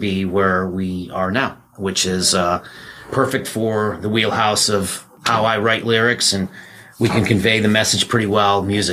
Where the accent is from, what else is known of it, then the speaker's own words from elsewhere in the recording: New York, United States; I'm from upstate New York, and I got into music really early.